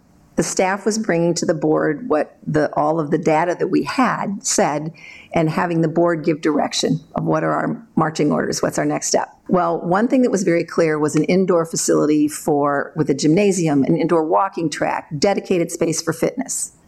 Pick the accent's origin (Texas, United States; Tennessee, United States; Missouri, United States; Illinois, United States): Illinois, United States; Geneseo; moved away as an adult; now in Northbrook, United States; I really didn't think about leaving Geneseo because I love my hometown and I was close to family and it was a great place to raise our kids